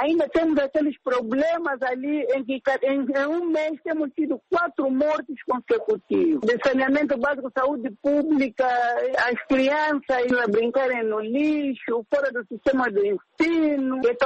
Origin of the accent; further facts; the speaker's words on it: Angola; como angolano que somos, como filhos dessa terra